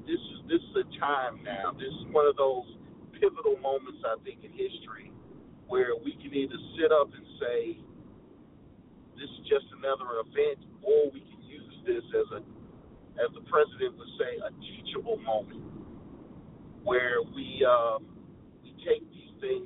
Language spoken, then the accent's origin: English; Ferguson, Missouri, United States; And of course, James already knows that I'm originally from the Ferguson area.